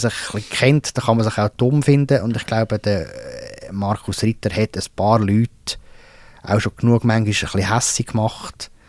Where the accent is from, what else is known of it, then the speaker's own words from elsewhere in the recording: Lucerne, Switzerland; Ich kann für mich als Stadt Luzerner sagen, ich habe zum Kanton Zug praktisch keine Berührungspunkte.